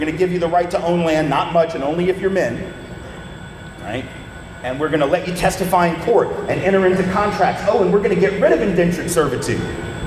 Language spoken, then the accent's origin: English; Tennessee, United States; I'm from Tennessee, man. I'm a Southerner born and bred, been there all my life.